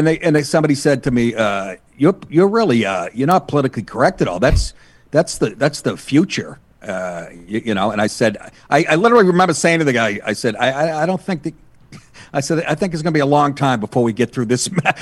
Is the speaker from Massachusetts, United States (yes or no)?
yes; Boston, Massachusetts, United States; born there; Yes, I was born in the Boston area, and I sure am.